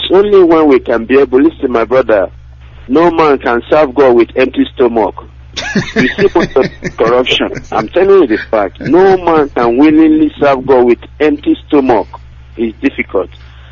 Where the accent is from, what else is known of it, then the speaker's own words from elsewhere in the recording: Imo, Nigeria; now in Malaysia; I'm calling from Malaysia. I'm an Imo State indigene.